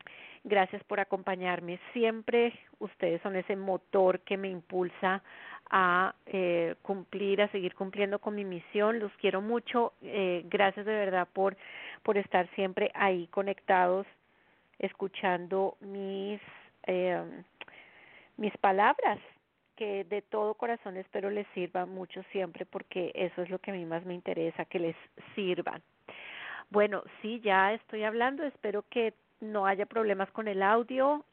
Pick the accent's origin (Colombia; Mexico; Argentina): Colombia; now in United States; son las 9 de la noche en punto en la zona este de los Estados Unidos, desde donde siempre transmito mi programa. Son las 8 de la noche en mi país natal, Colombia